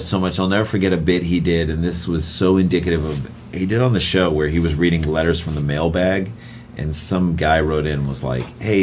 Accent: St. Louis, Missouri, United States; As a St. Louis guy, and we grew up in St. Louis

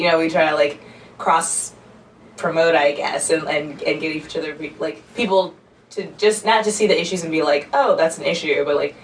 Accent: Indianapolis, Indiana, United States; I'm from Indianapolis, Indiana. There is a comedy scene there, too

